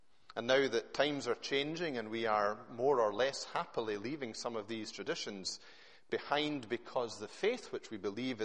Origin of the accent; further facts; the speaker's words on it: Glasgow, Scotland, United Kingdom; if it had not been for that geographical accident which saw me born into and brought up in the south side of Glasgow